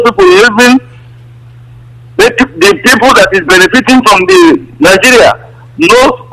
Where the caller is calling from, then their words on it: Malaysia; I'm calling from Malaysia.